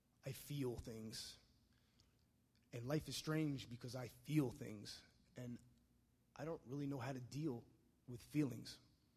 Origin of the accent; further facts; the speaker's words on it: Brooklyn, New York, United States; I'm from Brooklyn, New York. It's a little city. You might have heard of it. I'm Italian.